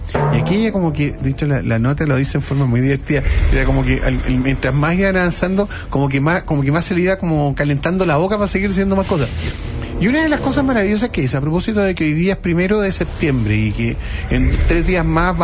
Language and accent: Spanish; Chile; Chilenos, sí.